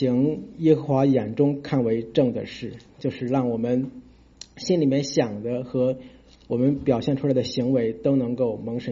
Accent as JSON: {"language": "Chinese", "country": "China"}